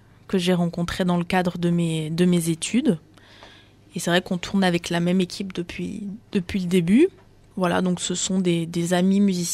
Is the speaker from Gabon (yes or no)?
no; Maubeuge, Hauts-de-France, France; moi je suis née à Maubeuge, j'ai fait de la musique là-bas.